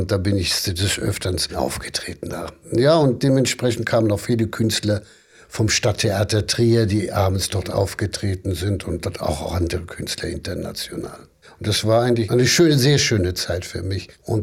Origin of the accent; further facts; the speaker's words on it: Lublin, Lublin Voivodeship, Poland; born there; Ich wurde in Lublin im Ghetto geboren.